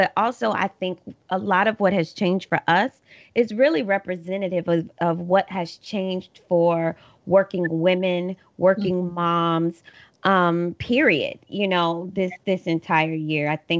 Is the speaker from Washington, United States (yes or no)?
no; Kentucky, United States; I am from the country. I'm from Kentucky. I like the woods. I mean, I don't want to act like I grew up on a farm. I didn't. I grew up, you know, in the city, but it was still Kentucky.